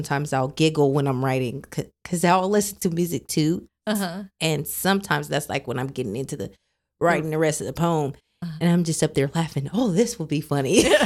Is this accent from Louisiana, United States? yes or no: no; Tacoma, Washington, United States; So when it came to the library, they wanted the book because I'm from Tacoma.